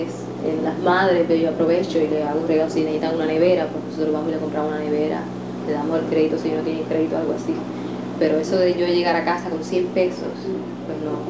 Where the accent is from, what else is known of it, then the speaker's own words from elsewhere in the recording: Puerto Rico; moved away; Cuando vinimos de Puerto Rico, nosotros abandonamos todo, mi mamá dejó todo ahí en Puerto Rico porque pensaba que iban a regresar